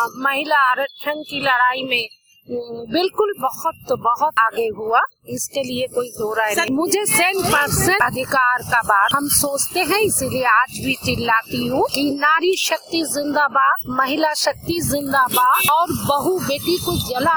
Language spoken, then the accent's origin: Hindi; Kolkata, West Bengal, India; now in Uttar Pradesh, India; मेरा इस समय 62 साल उम्र है। मैं कोलकाता में बड़ी हुई और यूपी में शादी हुआ